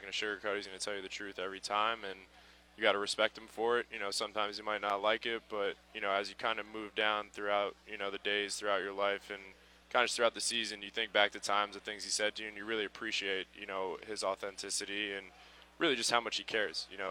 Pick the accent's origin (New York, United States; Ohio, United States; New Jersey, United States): New Jersey, United States; You know, I'm from Jersey as well. I'm from North Jersey.